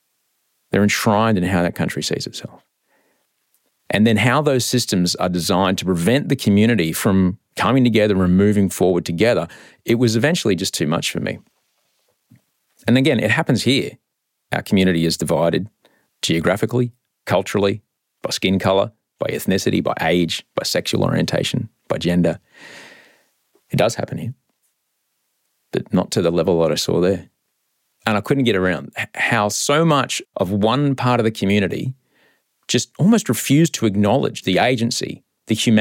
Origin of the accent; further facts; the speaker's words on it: Australia; also born or lived in United States; I came back to my home country of Australia